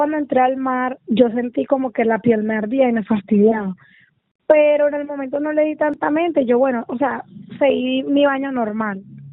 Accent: Gaira, Magdalena, Colombia; hemos ido muchas veces a esa playa porque somos de acá de Gaira.

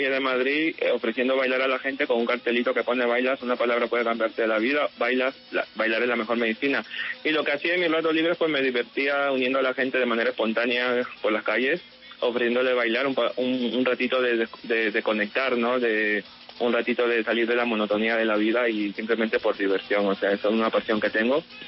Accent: Lima, Peru; now in Spain; Yo soy de un sitio que se llama Villamayor del Triunfo, San Gabriel, de Lima. Una parte de Lima, Y bueno, pues soy peruano

